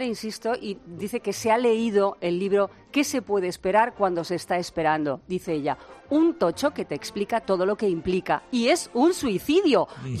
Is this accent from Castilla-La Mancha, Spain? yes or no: yes; Albacete, Castilla-La Mancha, Spain; yo es que soy de Albacete